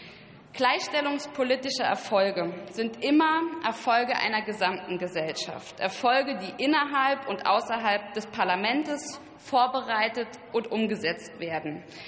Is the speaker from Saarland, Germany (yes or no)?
yes; Saarbrücken, Saarland, Germany; von Berlin auch bis in meine Heimatstadt Saarbrücken.